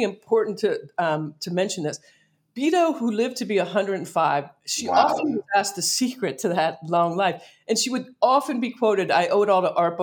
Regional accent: Pennsylvania, United States; born or raised there

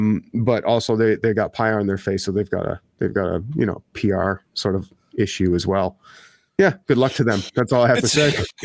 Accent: Ottawa, Ontario, Canada; Well, I grew up here, man. Mm-hmm. I grew up here in Ottawa.

